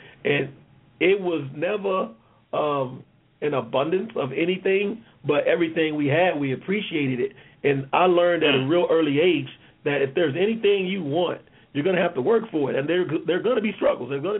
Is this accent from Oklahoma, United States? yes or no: no; Houston, Texas, United States; I grew up in public housing. You know, I grew up in Fifth Ward, Texas. My mom and my dad, you know, 6 kids.